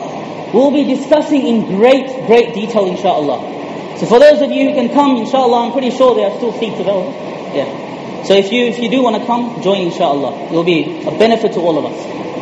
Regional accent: Fiji; moved away; I don't know about this country, but in my home country, which is Fiji, where I was born

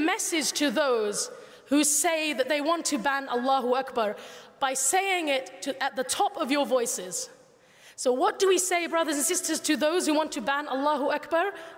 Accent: United Kingdom; And the sixth thing that I would like all of us as British Muslims to do is to live for a vision beyond our own lives.

